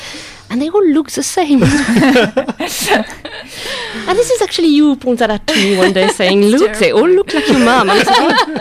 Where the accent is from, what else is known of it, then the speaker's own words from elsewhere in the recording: Brittany, France; English is a second language; I come from Brittany, so I come from this village, quite small, 2,500 people. And something which is really interesting is, like, all the people who are living in the village belongs to my family.